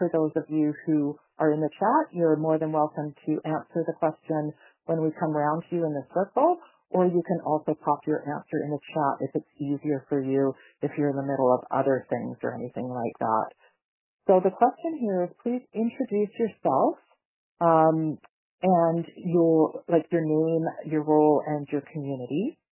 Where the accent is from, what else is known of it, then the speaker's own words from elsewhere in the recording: Vancouver, British Columbia, Canada; I grew up in Vancouver, and there's just something about the ocean.